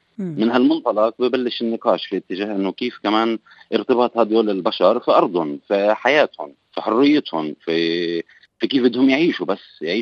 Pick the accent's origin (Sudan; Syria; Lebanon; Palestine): Palestine; لأنه طبيعة الأرض شيء مهم للوجوه للإنسان ولإلي أنا كمان كفلسطيني, شيء أساسي بحياتي